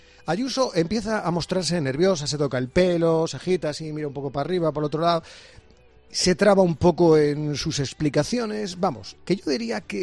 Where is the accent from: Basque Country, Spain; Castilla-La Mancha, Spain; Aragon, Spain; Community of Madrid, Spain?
Community of Madrid, Spain; Madrid; yo soy de Madrid